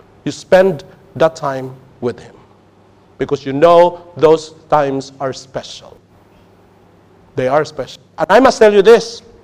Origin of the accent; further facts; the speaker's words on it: Philippines; As a Filipino, many years ago, let's say 20 years ago